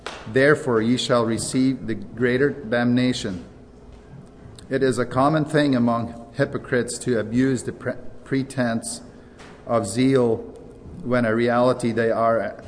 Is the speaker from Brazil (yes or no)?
no; Belize; moved away as an adult; now in Canada; You see, I grew up in Belize and didn't know Canada at that time till I was about 19 years, and found a beautiful lady there and got married, and that's where our home is since.